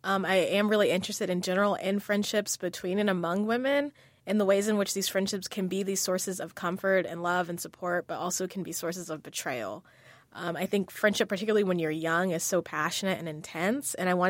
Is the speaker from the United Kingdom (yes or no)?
no; San Diego, California, United States; now in Los Angeles, United States; Well, I grew up in San Diego. I live now in L.A., but a lot of my friends have since dispersed.